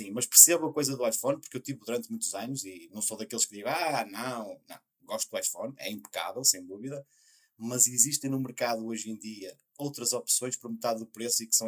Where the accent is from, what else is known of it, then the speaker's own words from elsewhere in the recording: North, Portugal; a malta cá de cima tem o sotaque que nós temos, não é? Mas eu, se calhar, exagero porque tenho muito, muito, muito, eu sei.